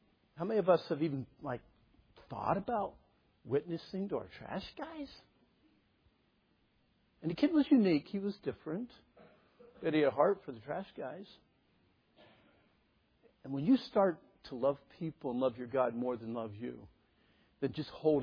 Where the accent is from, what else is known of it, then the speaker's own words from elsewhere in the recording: Pennsylvania, United States; When I was a kid, I grew up in Pennsylvania, and there were a lot of coal mines